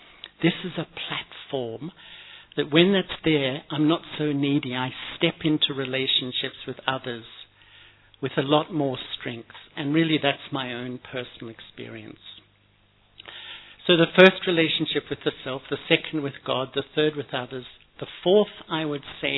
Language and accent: English; Melbourne, Victoria, Australia; I grew up in Melbourne, and I think from a young age, I was a bit of a searcher